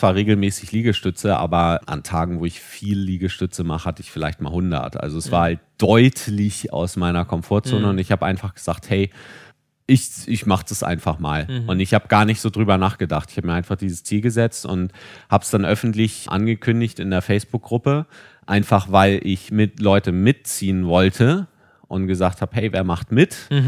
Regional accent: Kiel, Schleswig-Holstein, Germany; born there; komm gebürtig aus Kiel

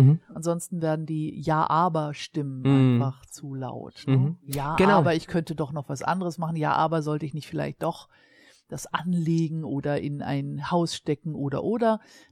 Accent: Hamburg, Germany; Als Hamburgerin und zudem bin ich aus St. Georg, also … ist hier um die Ecke geboren

